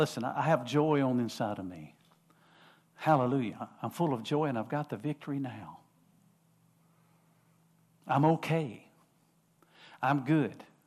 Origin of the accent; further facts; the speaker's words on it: Winter Haven, Florida, United States; born there; my natural family that I was born into on this earth in Winter Haven, Florida, when I was born in Winter Haven